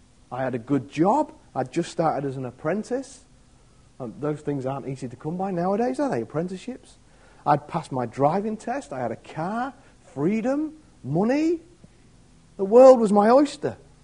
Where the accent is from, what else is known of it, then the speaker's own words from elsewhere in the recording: Grimsby, Yorkshire and the Humber, United Kingdom; accent: Grimsby; My language was another one. And I don't mean my Grimsby accent. Or the fact that I'd have to learn Greek maybe one day.